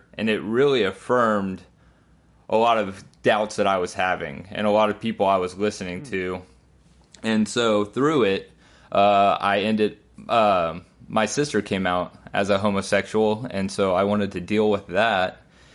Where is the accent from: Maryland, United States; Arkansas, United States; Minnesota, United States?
Arkansas, United States; So I grew up in Arkansas, and my dad is a pastor and my brother's a pastor.